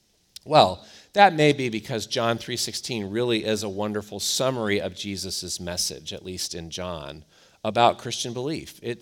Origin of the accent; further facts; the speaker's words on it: Cleveland, Ohio, United States; I'm from Cleveland.